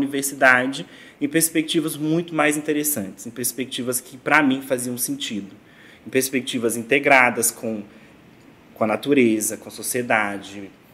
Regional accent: Minas Gerais, Brazil; also born or lived in São Paulo; de duas famílias rurais do norte de Minas, eu fui parido em São Paulo, só que eu nasci no Gerais, eu nasci no norte de Minas

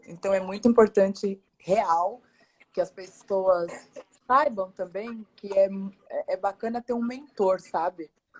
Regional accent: São Paulo, Brazil; eu não sou da Bela Vista, eu sou de Itaquera, né? Piranga e Itaquera.

